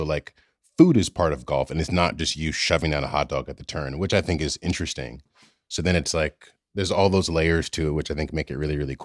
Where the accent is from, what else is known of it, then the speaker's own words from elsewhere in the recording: New York, United States; but then as a New Yorker, the convenience of the audiobook for the commute